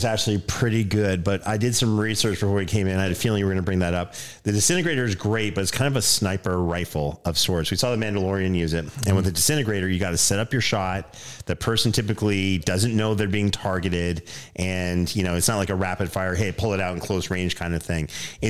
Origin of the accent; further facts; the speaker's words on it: Canada; I'm Canadian.